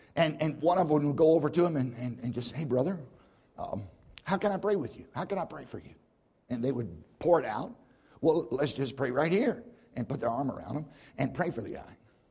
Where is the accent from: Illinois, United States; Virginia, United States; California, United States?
Virginia, United States; I grew up in Southside Virginia in the middle of nowhere on a tobacco farm of all things.